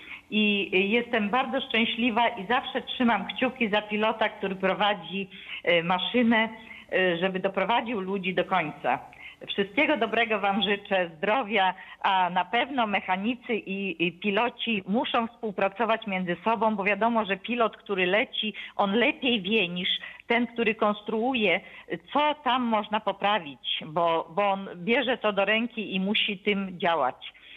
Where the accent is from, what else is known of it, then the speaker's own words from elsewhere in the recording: Gdańsk, Pomeranian Voivodeship, Poland; now in Germany; z Niemiec, ale ja jestem właściwie z Gdańska.